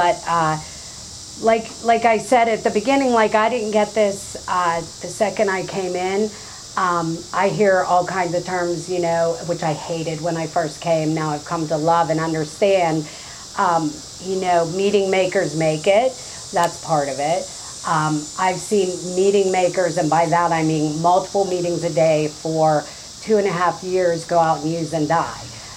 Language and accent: English; Pittsburgh, Pennsylvania, United States; and I come from North Pittsburgh, Pennsylvania.